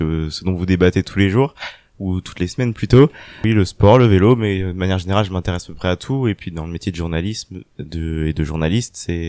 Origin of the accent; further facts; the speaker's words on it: Vannes, Brittany, France; je suis originaire de Bretagne, donc de Vannes plus précisément. Donc j'étais au lycée Charles de Gaulle à Vannes, où j'ai passé tout mon lycée